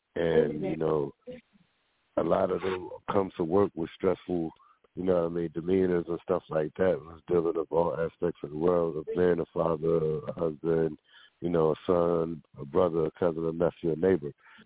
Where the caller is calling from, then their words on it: Atlantic City, New Jersey, United States; you know, I'm calling from Atlantic City, New Jersey.